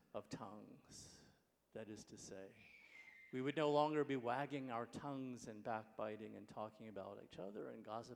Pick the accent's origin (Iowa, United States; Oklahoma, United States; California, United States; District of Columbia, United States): District of Columbia, United States; Washington; a socialite in Washington, D.C., my sort of like my hometown.